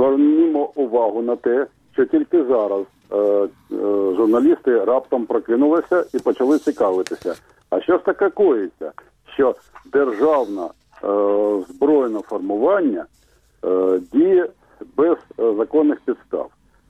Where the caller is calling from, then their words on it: Kharkiv, Kharkiv Oblast, Ukraine; я з Харкова.